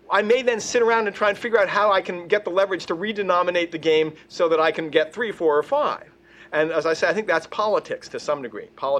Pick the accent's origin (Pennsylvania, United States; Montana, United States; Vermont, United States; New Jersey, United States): Vermont, United States; I'm from Vermont. We like that kind of stuff, right?